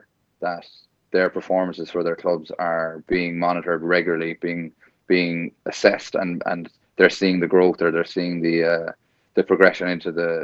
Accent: Crosshaven, Munster, Ireland; I'm from Crosshaven, I'm not from Cork City

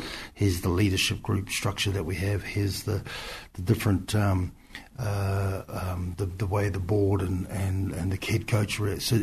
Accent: Auckland, New Zealand; we're born and bred in Auckland, and that will always be where, you know, the place that, that I suppose you say home.

